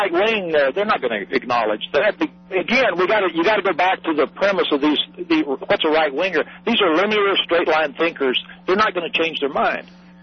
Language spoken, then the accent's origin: English; Houston, Texas, United States; I'm from Houston, but that's a little different kind of conservatism.